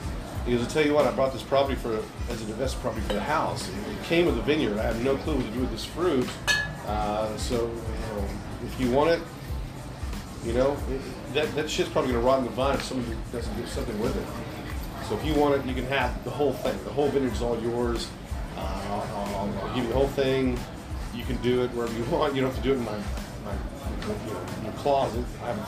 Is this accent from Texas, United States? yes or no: yes; Dallas, Texas, United States; I'm born and raised in Dallas, Texas.